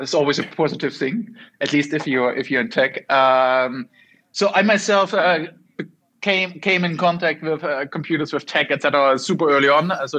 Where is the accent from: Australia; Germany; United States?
Germany; English is a second language; and then I'm from Germany originally, and we took the Bahn ticket for the weekend.